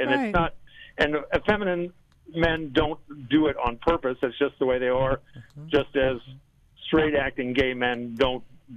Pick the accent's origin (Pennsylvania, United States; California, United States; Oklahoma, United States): California, United States; West Hollywood; I grew up in West Hollywood, but I didn't come out actually until I moved up to the Central Coast.